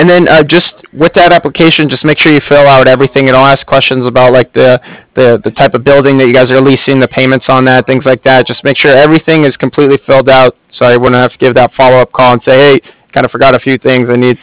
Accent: San Francisco, California, United States; We're from the San Francisco area, so they have that type of lifestyle

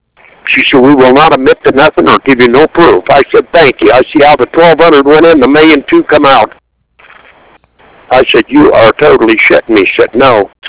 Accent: United States; I'm glad I'm American. I'm just not proud to be one.

